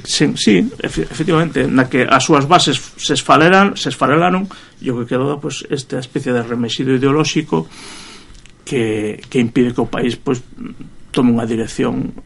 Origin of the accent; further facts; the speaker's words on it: Vigo, Galicia, Spain; E eu que veño de Vigo